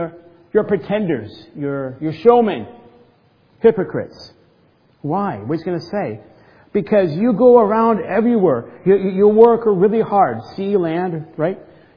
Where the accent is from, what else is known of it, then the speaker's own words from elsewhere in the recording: Southern United States, United States; I grew up in the South. Many of my relatives have thought at times and still think that I'm part of a cult because I'm not Baptist.